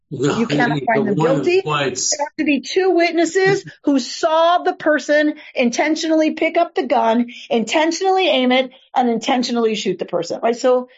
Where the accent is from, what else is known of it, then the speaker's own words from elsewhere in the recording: United States; I know we are so American that like shocks us and it takes us a minute